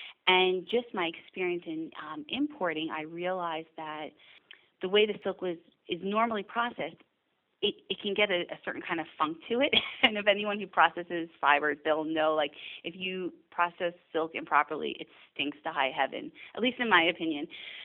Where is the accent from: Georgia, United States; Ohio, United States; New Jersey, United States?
New Jersey, United States; I'm from New Jersey. I wound up going to college in upstate New York to Clarkson University, Go Knights.